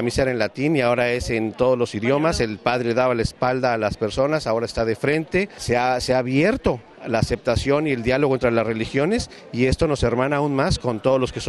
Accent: Mexico; venimos de México.

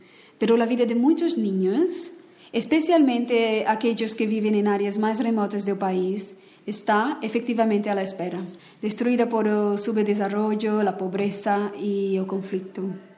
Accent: Brazil; trabajo en Myanmar con UNICEF y soy de Brasil.

